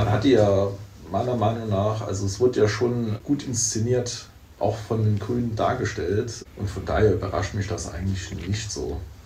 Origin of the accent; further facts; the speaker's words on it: Saarland, Germany; Also ich komme aus dem Landkreis St. Wendel.